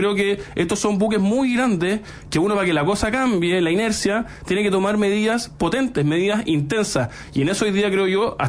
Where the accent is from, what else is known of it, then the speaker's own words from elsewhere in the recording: Chile; tenemos una falta de mirada común muy preocupante como chilenos.